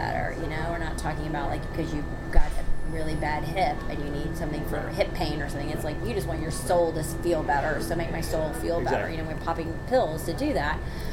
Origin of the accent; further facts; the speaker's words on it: Tennessee, United States; well, I'm from Tennessee